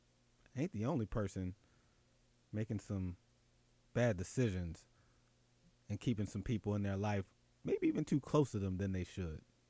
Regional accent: Philadelphia, Pennsylvania, United States; shout out to Daryl from my hometown of Philly

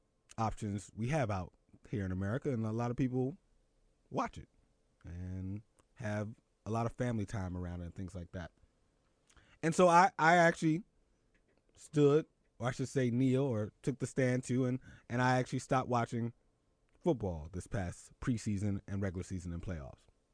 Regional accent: Philadelphia, Pennsylvania, United States; which sucks because I'm from Philly.

